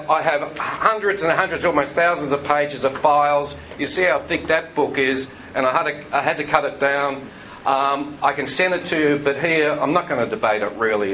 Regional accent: Melbourne, Victoria, Australia; when you go down to Melbourne, and I'm from Melbourne, you go down to St Kilda

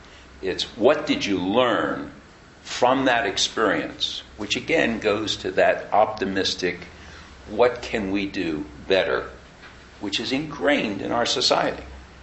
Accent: United States; I can tell you, as an American, been coming here since the late 90s

